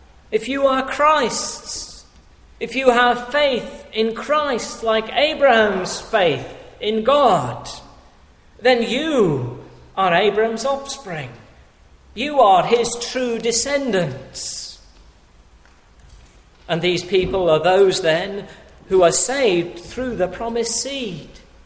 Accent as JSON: {"language": "English", "region": "Wales", "country": "United Kingdom", "tie": "born or raised there", "said": "where I grew up in Wales"}